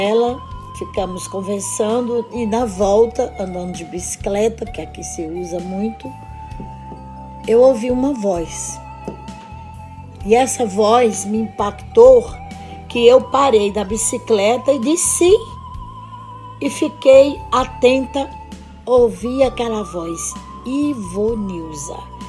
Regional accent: Ceará, Brazil; now in Haarlem, Netherlands; Sou cearense e gostaria de dizer para você que há 30 anos eu conheci Jesus e foi aqui na Holanda.

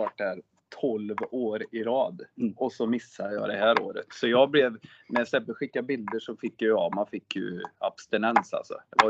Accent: Skövde, Västra Götaland County, Sweden; Vi är ju från Skövde liksom

